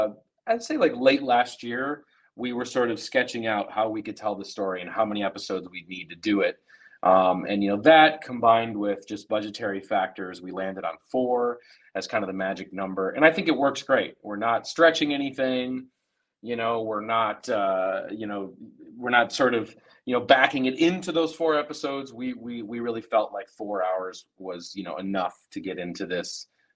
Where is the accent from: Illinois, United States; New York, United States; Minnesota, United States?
Minnesota, United States; Minneapolis; Also because I'm from Minneapolis, Minnesota, and Nitro came through all the time back then.